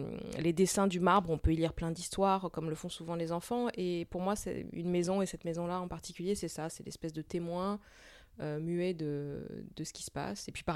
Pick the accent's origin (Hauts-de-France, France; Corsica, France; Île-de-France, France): Corsica, France; Moi, je suis corse, par exemple